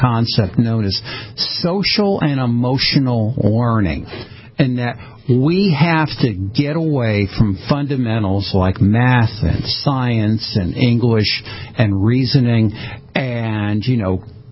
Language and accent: English; Stamford, Connecticut, United States; what the you know, the old Italian guys and the Irish guys would call my hometown of Stamford, Connecticut